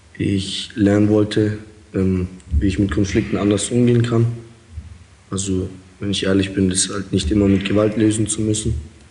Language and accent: German; Germany; also born or lived in Kazakhstan; Ja, ich bin ja nicht in Deutschland geboren, ich bin in Kasachstan geboren. Ich bin 1994, 1995 nach Deutschland gekommen mit meiner Familie. Ich bin hier aufgewachsen, aber eher so nach russischen Sitten.